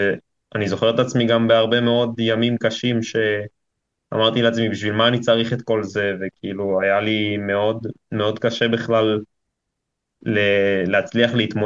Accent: Modiin, Central District, Israel; הייתי בטניס, בחוג טניס במודיעין, גדלתי במודיעין.

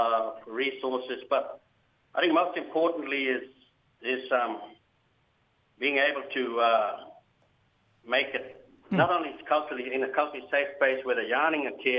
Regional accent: Yarrabah, Queensland, Australia; I was born and raised in Yarrabah. My ancestral, I suppose, roots are, I'm a descendant of Aboriginal nations on my dad's side.

